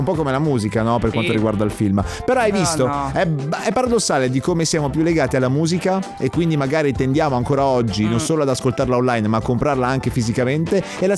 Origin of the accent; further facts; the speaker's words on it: Apulia, Italy; Io sono pugliese, che ne so.